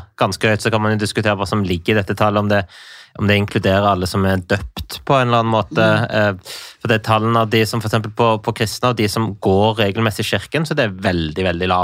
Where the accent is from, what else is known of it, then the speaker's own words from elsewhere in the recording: Stavanger, Rogaland, Norway; Jeg tenker jo sånn, jeg vokste opp i Stavanger på 80-90-tallet, født i 1980